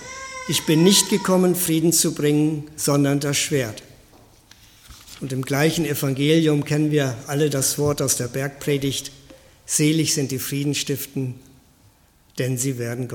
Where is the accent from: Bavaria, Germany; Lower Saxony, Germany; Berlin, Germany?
Lower Saxony, Germany; Ich komme ja aus Niedersachsen. In Hannover habe ich mit 26 Jahren Gott als den kennengelernt, mit dem ich persönlich reden kann.